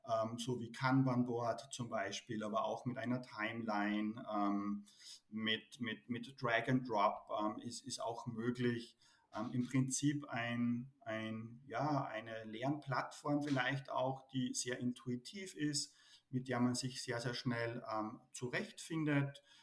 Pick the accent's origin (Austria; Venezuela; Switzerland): Austria; Salzburg; now in Germany; ich komme aus Salzburg, du hast es schon erwähnt, bin aber tatsächlich seit 2004 Lehrer in Bayern